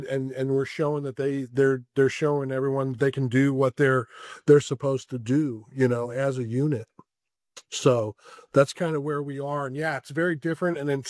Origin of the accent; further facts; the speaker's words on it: Cleveland, Ohio, United States; but also even near where I grew up in Cleveland, I was in Pittsburgh for almost 3 years